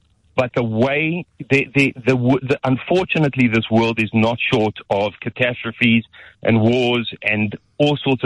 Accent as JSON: {"language": "English", "country": "South Africa", "accent": "South African", "moved": "as an adult", "lives_now": "United Kingdom", "said": "You may hear from the accent, I'm an immigrant from South Africa."}